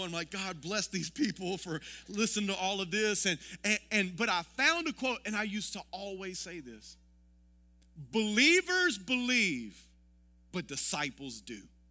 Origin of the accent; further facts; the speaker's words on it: the South, United States; born there; So I'm Christian because I was born in the South.